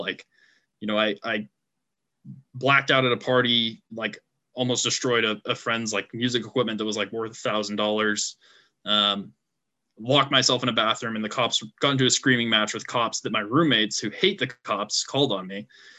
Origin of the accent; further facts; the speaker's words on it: San Jose, California, United States; I grew up in San Jose.